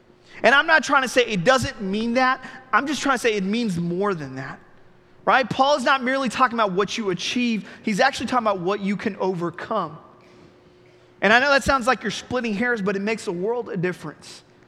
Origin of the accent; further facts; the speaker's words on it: Dallas, Texas, United States; And so I grew up in Dallas, and Dallas was my home.